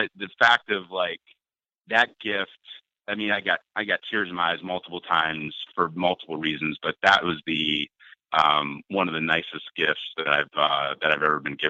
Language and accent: English; Ohio, United States; I love sports, but basketball is my thing. I'm from Ohio, so the Cavs are playing.